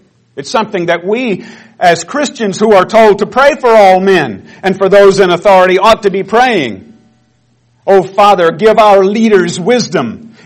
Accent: United States; I'm an American patriot, an Israelite, a sinner saved by the grace of God, who loves his country and trembles for it

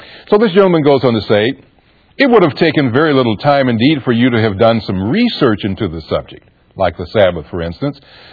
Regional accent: Columbus, Georgia, United States; In my growing up, I was born in Columbus, Georgia, you know, kiver to kiver, cover to cover.

